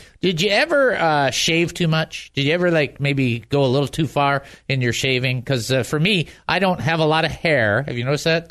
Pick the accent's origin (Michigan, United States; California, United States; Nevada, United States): Michigan, United States; Detroit; I grew up in Detroit.